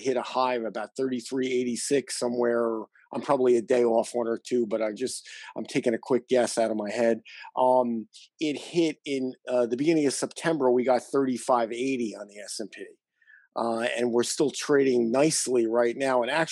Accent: New York City, New York, United States; I'm a big Trump fan because I'm fundamentally a New Yorker and from the 1970s when New York was kind of a different place than it is now.

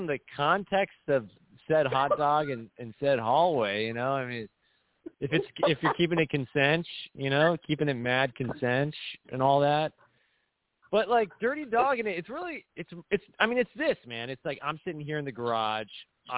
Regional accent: Huntington Beach, California, United States; accent: Huntington Beach; my first language isn't actually English. It's actually what linguists refer to as Huntington Beach Creole. It's like it's a dialect.

